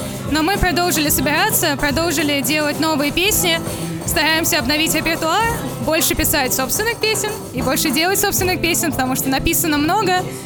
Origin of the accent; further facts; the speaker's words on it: Bashkortostan, Russia; Дело в том, что мы приехали из Башкортостана, столица Башкортостан, поэтому...